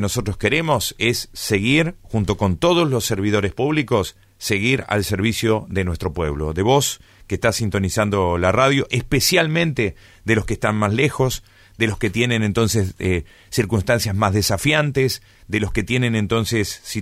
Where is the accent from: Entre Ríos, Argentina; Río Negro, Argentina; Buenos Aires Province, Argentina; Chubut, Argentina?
Entre Ríos, Argentina; Gualeguaychú; nosotros como nacidos y criados en Gualeguaychú, nosotros aquí en Gualeguaychú tenemos el primer cuerpo de bomberos de la provincia de Entre Ríos.